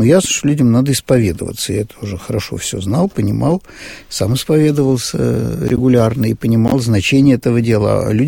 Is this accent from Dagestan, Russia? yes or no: no; Saint Petersburg, Russia; Да, мы были из Петербурга